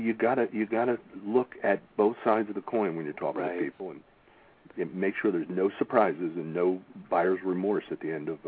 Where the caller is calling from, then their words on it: Philadelphia, Pennsylvania, United States; I'm calling from Philadelphia.